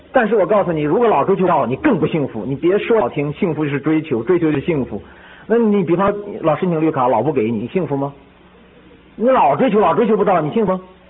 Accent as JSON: {"language": "Chinese", "country": "China", "tie": "born or raised there", "said": "比方说我们小时候在农村的时候啊，在中国大陆"}